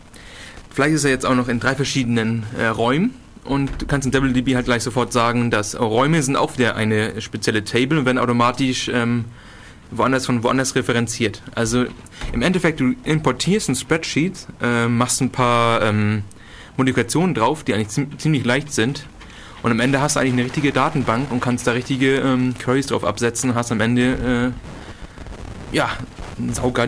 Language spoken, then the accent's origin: German; Northern Germany, Germany; accent: North German; ich komme halt aus dem Norden. Da haben wir halt andere Namen.